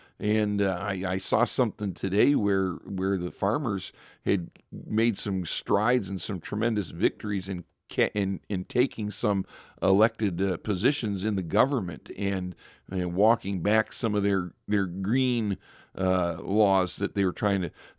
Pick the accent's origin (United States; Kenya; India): United States; Richfield, Ohio; Even where I grew up here in Richfield, Ohio, I remember my dad, who was born and raised in Richfield